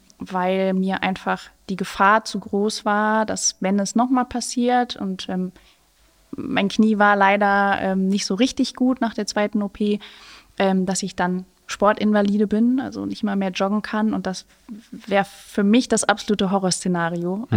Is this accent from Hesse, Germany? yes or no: no; St. Goar, Rhineland-Palatinate, Germany; in St. Goar, in der Lorelei, da wo ich herkomme.